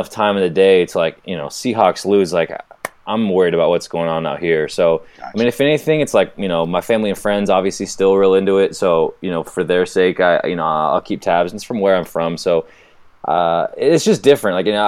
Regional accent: Seattle, Washington, United States; I grew up in Seattle.

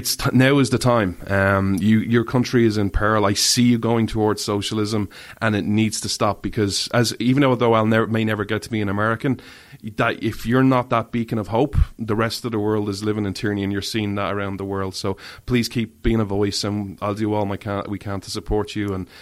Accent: Ireland; you're one of the few people as an Irishman who looks over to the country I love so much

